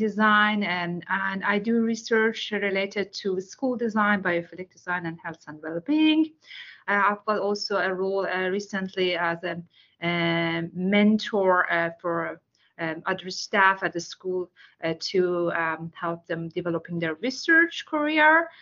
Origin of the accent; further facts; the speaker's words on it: Iran; now in United Kingdom; I am originally from Iran. I've been in the UK for over 19 years.